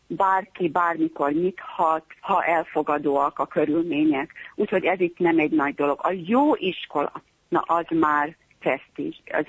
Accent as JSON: {"language": "Hungarian", "region": "Budapest", "country": "Hungary", "tie": "born or raised there", "said": "Én igazi pesti lány voltam, de mivel ott nőttem föl, nekem nagyon-nagyon nehéz volt beilleszkedni egy olyan helyre, ahol kútból kellett a vizet hozni, ahol állatokat kellett tartani"}